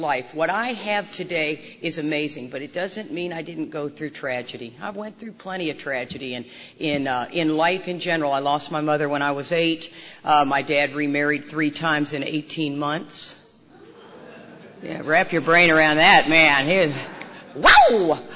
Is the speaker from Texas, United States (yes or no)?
yes; Texas, United States; I say, I am from Texas. I am not from the South. Let's get that cleared up. Texas is not the South.